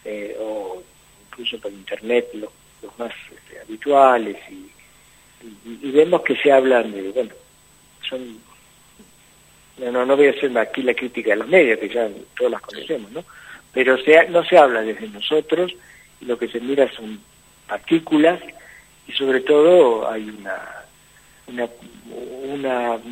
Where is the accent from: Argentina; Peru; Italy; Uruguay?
Argentina